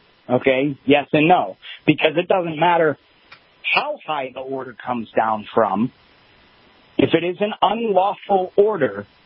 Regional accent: Boston, Massachusetts, United States; Again, I grew up in Boston, or just outside

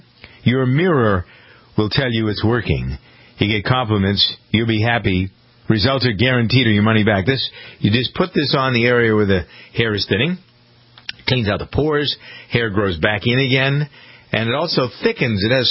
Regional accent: Boston, Massachusetts, United States; I do because I'm from Boston.

